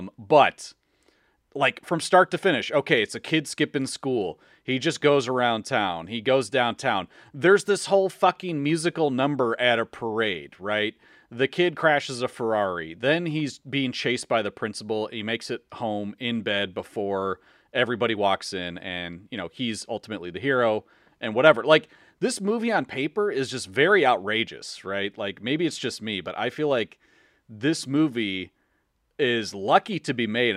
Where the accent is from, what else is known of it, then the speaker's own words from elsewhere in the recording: Chicago, Illinois, United States; we're actually from the Chicagoland area. So that's what also, I think, makes this movie a little bit more special in my heart, is that, you know, hey, this is our hometown. We grew up in Chicago.